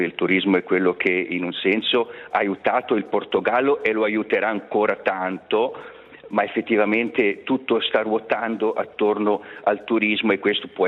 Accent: Contone, Ticino, Switzerland; also born or lived in Locarno / Losone; now in Portugal; Io sono nato a Locarno nel 65, dunque ho 59 anni quest'anno, e ho vissuto i miei primi anni fino alla quinta elementare a Losone, poi con papà e la mamma e la sorella e la nonna italiana ci siamo trasferiti a Contone.

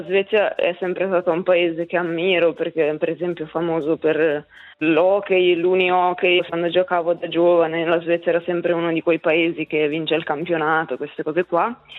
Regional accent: Frasco, Ticino, Switzerland; moved away as an adult; also born or lived in Bern; now in Sweden; Vengo dalla Valle Verzasca, da Frasco. E sono andata a Berna prima per i miei studi, ho studiato biochimica, ho fatto tutti gli studi a Berna praticamente, sono stata 10 anni lì

